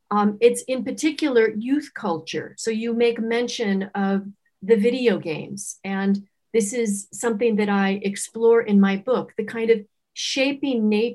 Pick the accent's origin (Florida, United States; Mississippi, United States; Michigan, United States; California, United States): California, United States; Los Angeles; I'm from California. Originally, I've spent plenty of time. I grew up in LA and have lots of relatives that live in San Diego.